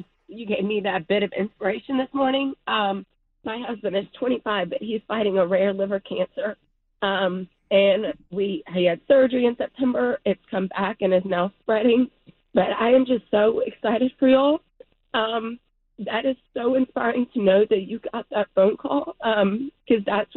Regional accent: Noonan, United States; I'm from Noonan, so it's a little small town

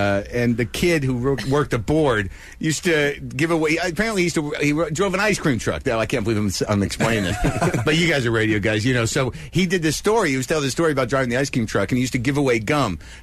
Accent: Jersey City, New Jersey, United States; born there; I think my heart is New Jersey. I don't remember living there that much. I was born in Jersey City.

